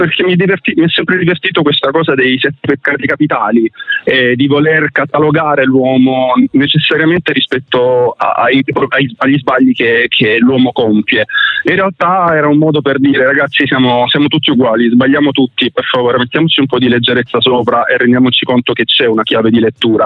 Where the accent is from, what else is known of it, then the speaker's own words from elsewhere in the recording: Lecce, Apulia, Italy; now in Bologna, Italy; io sono originario di Lecce